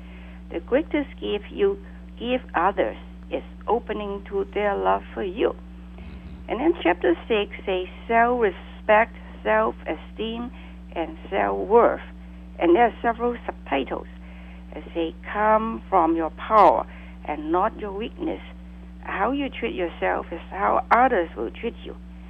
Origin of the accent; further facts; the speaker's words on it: Hong Kong; moved away; No, I come from Hong Kong.